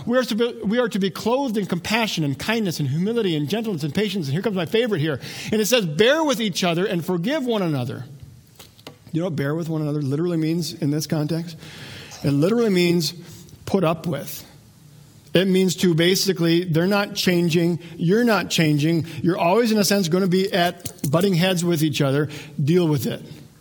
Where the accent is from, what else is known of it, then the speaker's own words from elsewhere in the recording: Wadena, Minnesota, United States; You know, when I was growing up in Wadena, there was great conflict between the wrestlers and the hockey players.